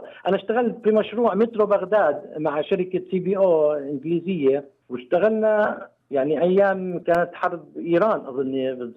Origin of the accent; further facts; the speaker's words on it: West Bank, Palestine; نشعر مميزين إحنا كفلسطينيين من الضفة الغربية, مش فلسطينيين من الكويت من سوريا من هون